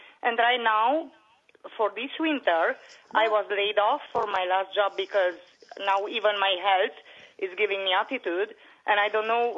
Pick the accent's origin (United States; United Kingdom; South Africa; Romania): Romania; English is a second language; moved away as an adult; now in Canada; I'm a hairstylist from Romania. When I came in Canada